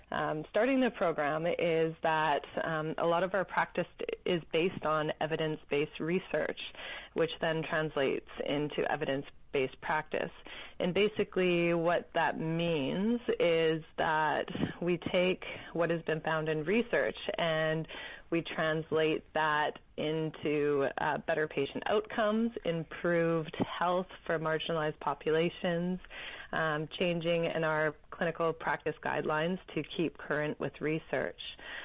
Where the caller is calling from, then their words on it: Salt Spring Island, British Columbia, Canada; So I'm calling from afar. So I live on Salt Spring Island, BC, in the Southern Gulf Islands, just off of Vancouver.